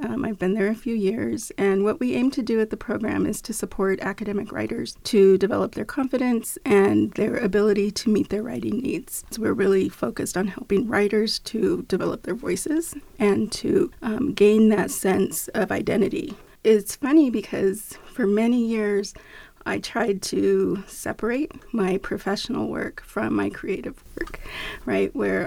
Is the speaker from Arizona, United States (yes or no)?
yes; Arizona, United States; I identify as Mexicana, born and raised in Arizona. I actually grew up in central Arizona near the Casa Grande area, but I've been in Tucson now, since 1990 on and off.